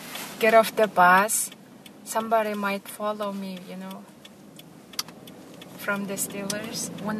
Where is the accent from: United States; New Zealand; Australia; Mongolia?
Mongolia; English is a second language; but it was back in my home country.